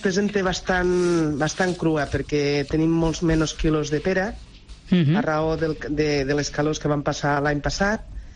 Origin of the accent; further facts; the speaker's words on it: Artesa de Lleida, Catalonia, Spain; Aquí al poble, bueno, jo soc de poble d'Artesa de Lleida i a vegades que jo anava a l'escola i la meva mare tenia, la meva família tenia un restaurant